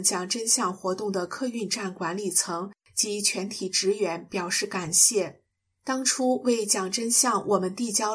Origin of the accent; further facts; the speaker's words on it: China; moved away as an adult; now in South Korea; 我在中国出生，在那里生活了40多年，党文化的毒素深入骨髓。来韩国之后